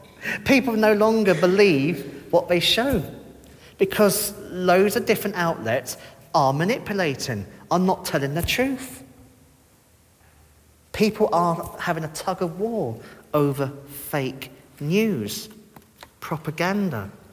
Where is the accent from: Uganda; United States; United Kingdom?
United Kingdom; Canterbury, South East England; born there; No, I'm English. I am, it doesn't matter if I want to be French, I'm not. I'm English, born in Canterbury, to English parents.